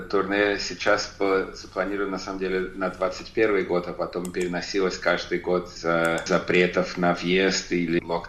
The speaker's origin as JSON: {"language": "Russian", "town": "Voronezh", "region": "Voronezh Oblast", "country": "Russia", "tie": "born or raised there", "said": "когда мне надо было идти в первый класс, открылась в Воронеже специальная музыкальная школа, 10-летка, и я там начал"}